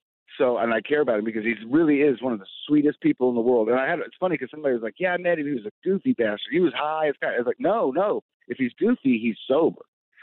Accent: Oklahoma, United States; and I'm like from Oklahoma. I'm like, I kind of blend in with these guys.

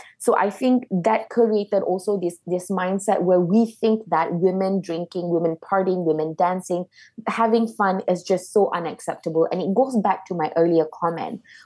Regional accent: Malaysia; as a Malaysian

